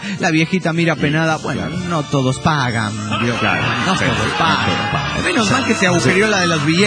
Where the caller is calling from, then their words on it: Santa Barbara, California, United States; de Santa Bárbara, Califas.